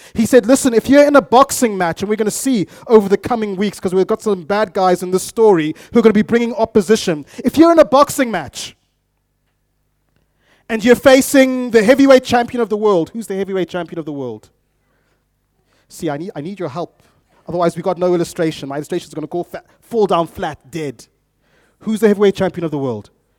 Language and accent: English; Bulawayo, Zimbabwe; I grew up in the Great City of Kings in Bulawayo in Zimbabwe, Zimbabwe's second city.